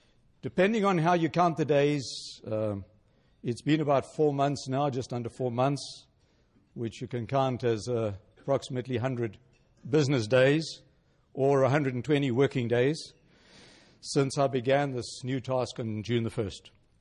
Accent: South Africa; as you can hear from my accent, which I don't think in my life I'm going to get rid of, my roots are from elsewhere. And in fact, I can confirm I was born and raised in South Africa.

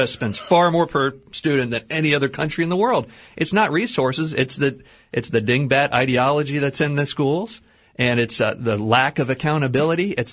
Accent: Texas, United States; You know, I'm a Texan. You know, we want to be number one.

